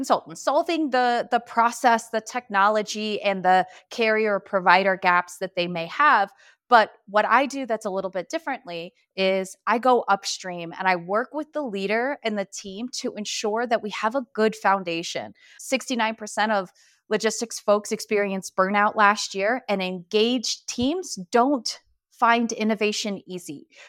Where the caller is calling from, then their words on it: Denver, Colorado, United States; And I'm calling in from Denver, Colorado, usually sunny, but not today.